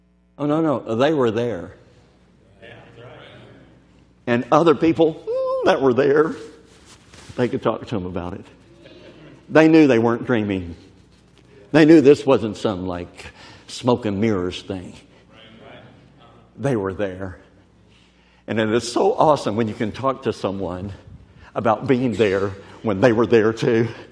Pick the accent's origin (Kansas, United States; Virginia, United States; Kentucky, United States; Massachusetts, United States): Kentucky, United States; And that reminds me. I grew up in Kentucky.